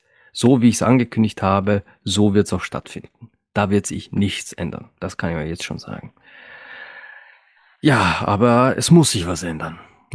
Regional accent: Bad Hall, Upper Austria, Austria; bis sogar in meinen Heimatort hier Bad Hall.

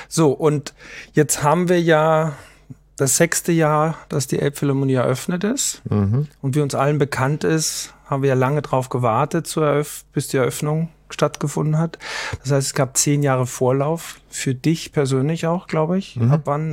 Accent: Styria, Austria; ich als Steirer sowieso, also ich war mal Steirer des Tages in einer Zeitung, einer kleinen Zeitung in der Steiermark

